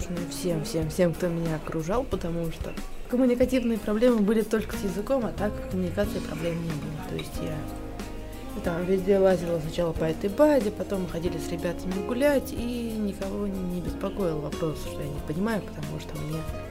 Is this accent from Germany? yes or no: no; Russia; нас было 4 молодых человека до 30 из Германии, Румынии, Польши и я из России.